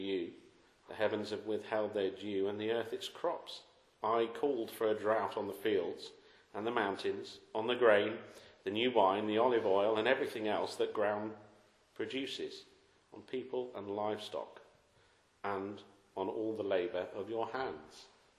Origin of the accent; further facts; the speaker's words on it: South West England, United Kingdom; When I was growing up in Cornwall